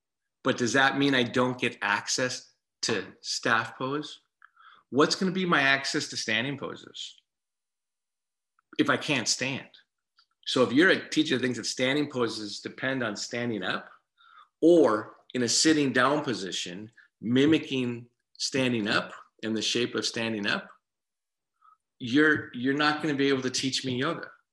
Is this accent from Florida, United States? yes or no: no; Minneapolis, Minnesota, United States; By the way, I'm from Minneapolis, Minnesota in the United States.